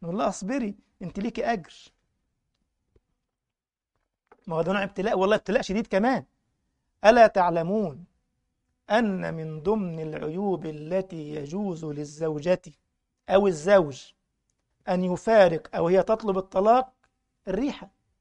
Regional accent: Egypt; فتذكرت إن أذكر قديما كان عندنا في مصر حاجة اسمها المدابغ

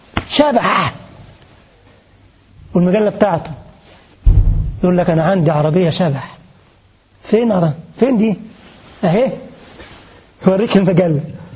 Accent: Egypt; now in Germany; أنا جيت عندكم في ألمانيا هنا محلات تيجي توقف كده تلاقي الباب بيفتح لوحده، صح؟ سبحان الله. وكان عندنا في مصر برضو كده

